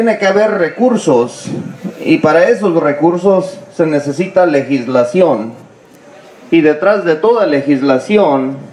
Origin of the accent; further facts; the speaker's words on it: Mexico; Creo que debemos de empezar a buscar como mexicanos la forma